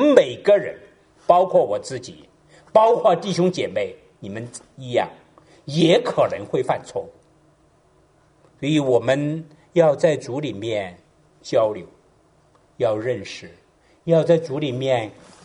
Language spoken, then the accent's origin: Chinese; China; now in United States; 我们呢是中国人，我们来自中国，我们有中国文化的传统。